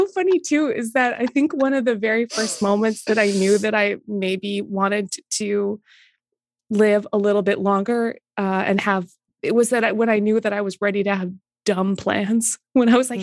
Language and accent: English; Canada; As a Canadian